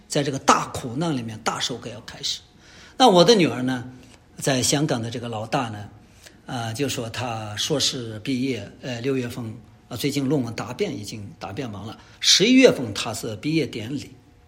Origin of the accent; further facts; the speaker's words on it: China; 当然我们中国人努力是正常的应该的